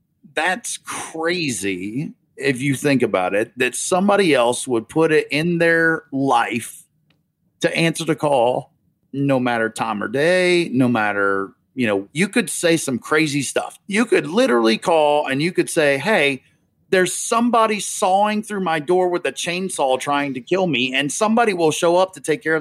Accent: North Carolina, United States; North Carolina.

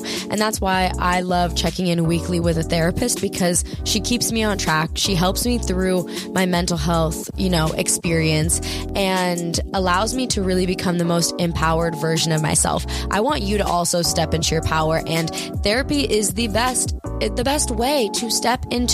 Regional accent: Hawaii, United States; Like, and I grew up in Hawaii, and with that, I had this big pressure around feeling like, oh, I'm not a surfer or whatever.

